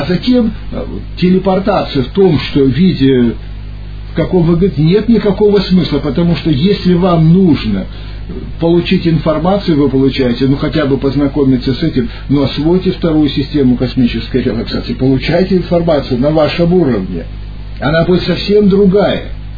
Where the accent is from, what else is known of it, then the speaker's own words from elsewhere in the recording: Vladivostok, Primorsky Krai, Russia; born there; поскольку я родился во Владивостоке, там у нас раньше продавался на рынке дикий виноград.